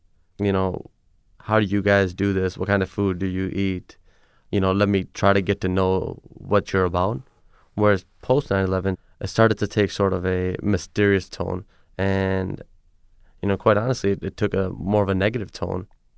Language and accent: English; Milwaukee, Wisconsin, United States; also born or lived in India; Our entire family came to Wisconsin in 1982. We immigrated from India, and typical immigration stories were you come with $35 in your pocket, and you work and you work and you work and you work hard, and eventually things turn out for you, and you know, you're growing up as a Sikh in Milwaukee.